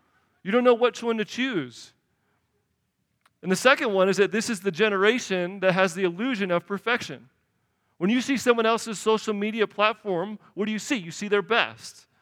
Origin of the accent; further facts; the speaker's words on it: Chicago, Illinois, United States; Come on, the deep dish. I'm from Chicago.